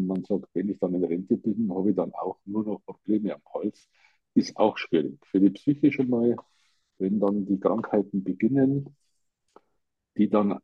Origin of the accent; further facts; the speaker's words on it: Munich, Bavaria, Germany; accent: Munich dialect; Ich hoffe, die Zuhörer haben meine Münchner Mundart gut verstanden.